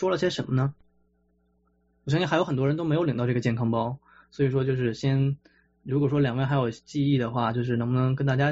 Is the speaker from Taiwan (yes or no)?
no; China; 毕竟咱们作为中国人还是讲究一个思乡的一个心情吧。